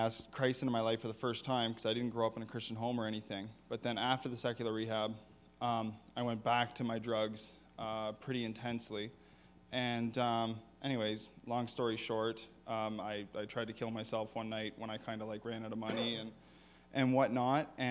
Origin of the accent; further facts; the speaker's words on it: Moncton, New Brunswick, Canada; I'm from Moncton, New Brunswick. I'm 26 years old